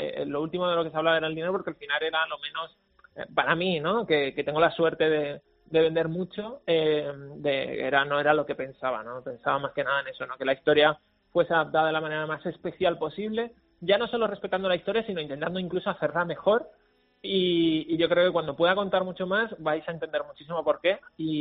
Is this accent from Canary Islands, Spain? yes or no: no; Mijas, Andalusia, Spain; Yo soy de Las Lagunas, en Mijas Costa. Es un barrio de pisos blancos, un barrio muy normal. Y además siempre he vivido en esa misma zona